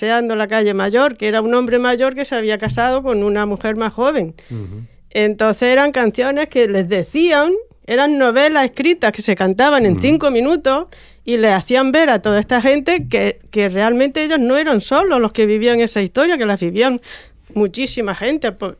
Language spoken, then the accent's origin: Spanish; Andalusia, Spain; Que es un pueblo de colonización, de Pablo de Olavide y Carlos III. Entonces, en mi pueblo llegaron por parte de Barastegui y mi familia del norte.